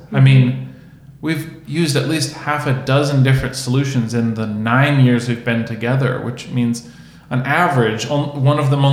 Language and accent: English; Minnesota, United States; also born or lived in Sheffield Lake, Ohio; So I kind of felt like I grew up in Minneapolis, but I do have fond memories of Sheffield Lake, Ohio.